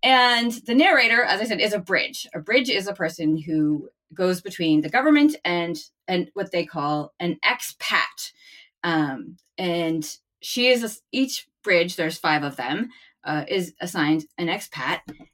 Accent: New England, United States; It's like, yes, I'm from New England. I say wicked.

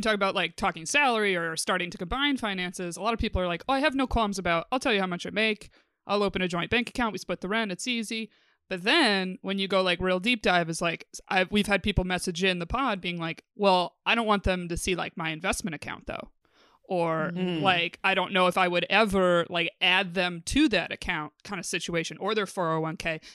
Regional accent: Norwich, New York, United States; Norwich, New York, baby. Yeah, upstate.

